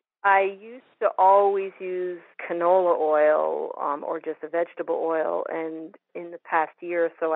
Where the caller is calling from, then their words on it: Underhill Center, Vermont, United States; Underhill Center, Vermont.